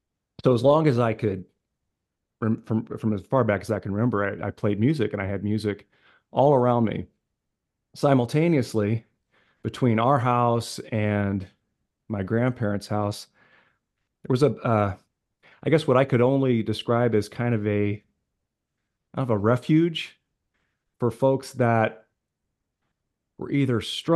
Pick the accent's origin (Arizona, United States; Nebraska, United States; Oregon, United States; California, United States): Nebraska, United States; Omaha; I'm from Omaha. I don't know how many listeners are familiar with Omaha, but yeah, you know, Omaha right there in the middle of America